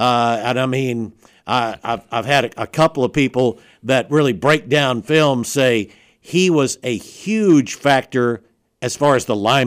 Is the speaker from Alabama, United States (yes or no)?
yes; Alabama, United States; I grew up in South Alabama, Don.